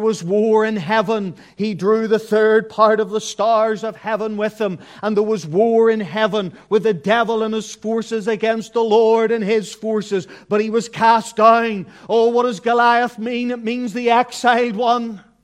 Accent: Glengormley, Northern Ireland, United Kingdom; I think of my home place. I was brought up in Carmony, Glengormley. It's between the Key of Hill and Carmony Hill.

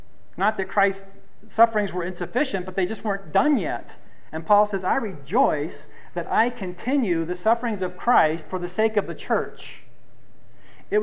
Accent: United States; I'm an American living in an ancient culture.

